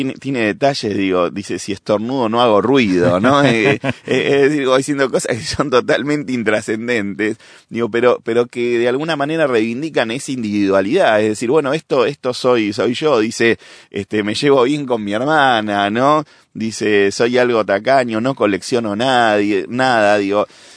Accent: Argentina; Yo soy muy seguidor del rock nacional de mi país, Argentina, que tiene una larga tradición

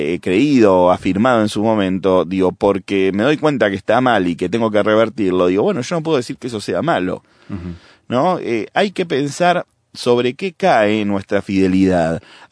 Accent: Argentina; incluso estuvo en mi país, Argentina, donde hay muchos inmigrantes italianos.

